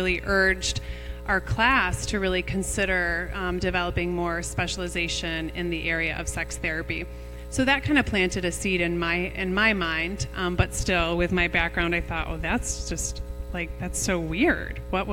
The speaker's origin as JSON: {"language": "English", "region": "Michigan", "country": "United States", "tie": "born or raised there", "also_born_or_lived": "Vermont, United States", "said": "Both Kevin, my husband, and I, we grew up in Michigan, but we were on the East Coast for about 16 years."}